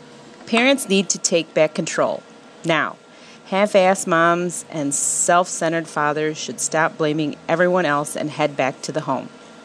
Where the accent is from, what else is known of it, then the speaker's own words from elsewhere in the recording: Illinois, United States; First off, your name and your username … Where are you from? Northern Illinois.